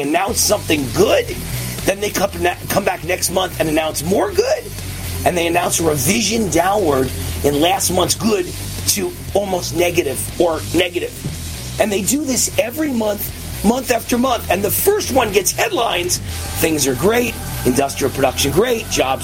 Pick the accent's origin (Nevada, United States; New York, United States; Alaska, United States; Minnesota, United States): Nevada, United States; And in Nevada, Trump leads by 6 points. That's my home state.